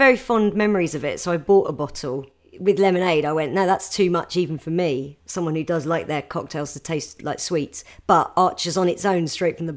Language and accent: English; South East England, United Kingdom; I grew up in a village near Gatwick.